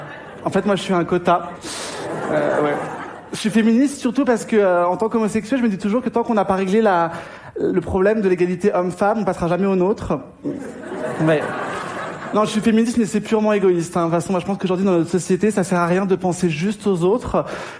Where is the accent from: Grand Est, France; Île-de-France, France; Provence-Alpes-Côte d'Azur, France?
Île-de-France, France; Paris; je suis né à Paris, j'y ai toujours vécu.